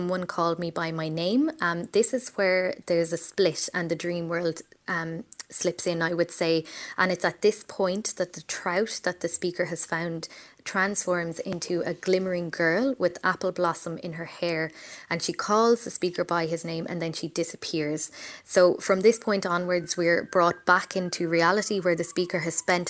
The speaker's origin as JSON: {"language": "English", "town": "Galway", "region": "Connacht", "country": "Ireland", "said": "I'm from Galway myself, so most of the knowledge that I would have would be based from there."}